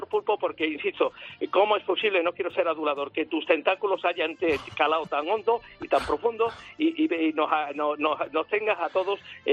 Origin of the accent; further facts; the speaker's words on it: Almendralejo, Extremadura, Spain; soy de Almendralejo, pero he pateado toda España.